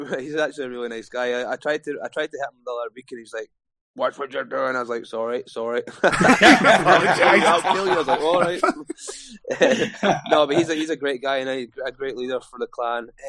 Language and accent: English; Dumfries, Scotland, United Kingdom; I think from being a Scottish boy from Dumfries, to make that, like, to make that milestone's massive achievement for myself.